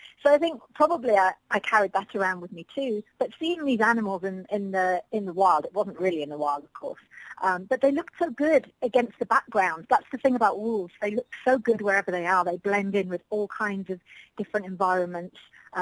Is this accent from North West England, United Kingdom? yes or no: yes; North West England, United Kingdom; When I was growing up in the Lake District, there was a wildlife park very close by my house